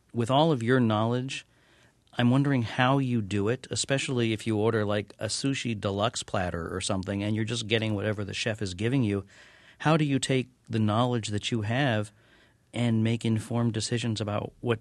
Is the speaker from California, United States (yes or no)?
no; Florida, United States; I used to catch when I was growing up in South Florida